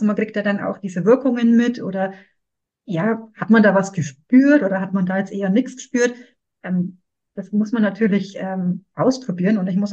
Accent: Bavaria, Germany; Ich werde dann natürlich in meiner Heimat, im schönen Frankenland, in Nürnberg und Fürth anbieten.

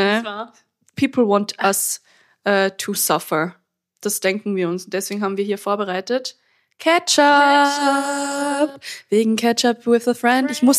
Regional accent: Salzburg, Austria; now in Vienna, Austria; Ja, wir sind aus Salzburg.

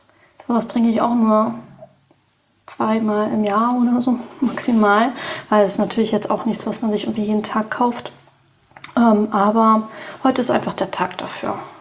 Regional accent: Berlin, Germany; Ich bin geborene Berlinerin

